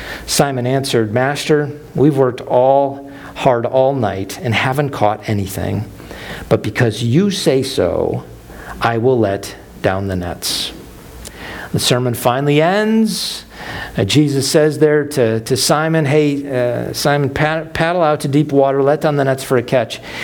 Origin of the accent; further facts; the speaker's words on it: Evart, Michigan, United States; that we're from Everett, Michigan, if people have heard of Everett at all